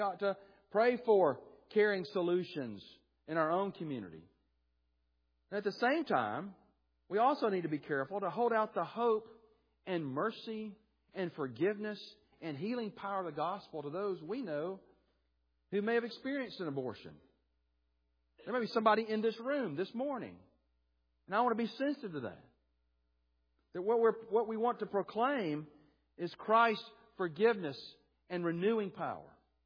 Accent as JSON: {"language": "English", "town": "Birmingham", "region": "Alabama", "country": "United States", "tie": "born or raised there", "said": "I grew up in Birmingham, was born in 63."}